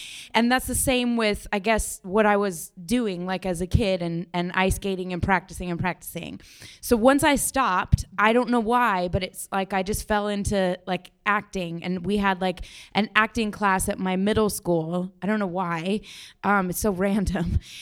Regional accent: Denver, Colorado, United States; I wanted to be an ice skater more than anything in the whole world, because I'm from Denver, Colorado.

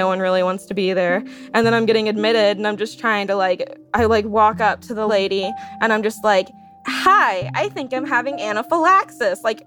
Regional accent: Shreveport, Louisiana, United States; I'm from Shreveport, Louisiana. So we have lots of crawfish and seafood and all the shrimps.

